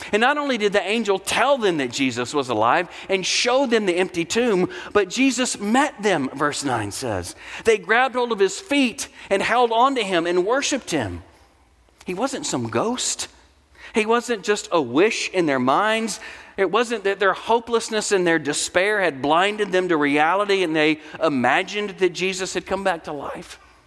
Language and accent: English; the South, United States; I'm from the South and love big trees.